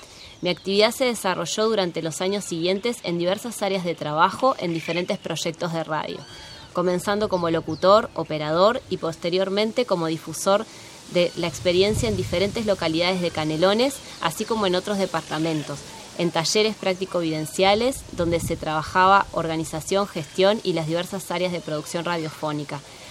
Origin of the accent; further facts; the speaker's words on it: Buenos Aires Province, Argentina; me crié y me eduqué en el cono urbano bonaerense.